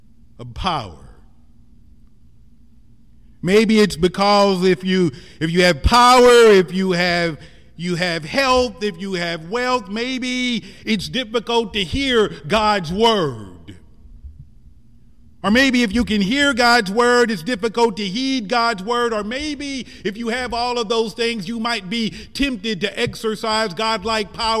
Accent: Missouri, United States; moved away as an adult; I remember 35 years ago when I was leaving Missouri, driving from my hometown in Missouri to Atlanta, Georgia

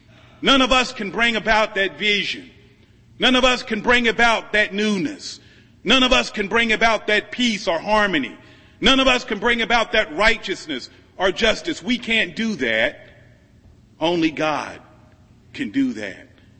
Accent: Missouri, United States; Now, I'm from Missouri, the Bible Belt. When I was growing up, repentance meant certain things.

